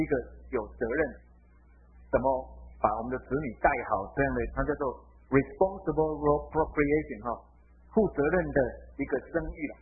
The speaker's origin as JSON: {"language": "Chinese", "country": "Taiwan", "tie": "born or raised there", "said": "我还记得我小时候在台湾的时候"}